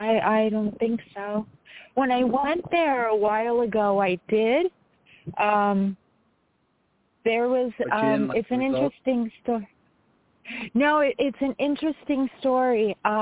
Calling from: New York, United States; I'm from New York.

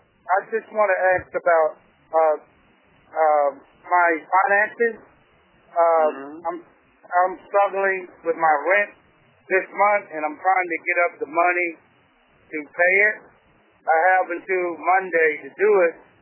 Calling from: Georgia, United States

